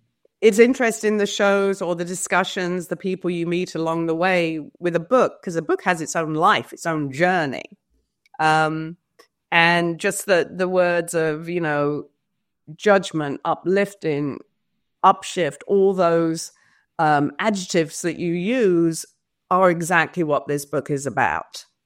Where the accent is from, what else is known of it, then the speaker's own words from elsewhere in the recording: England, United Kingdom; when growing up in England, I was lucky enough to have Monty Python and all these great comedians and comedy shows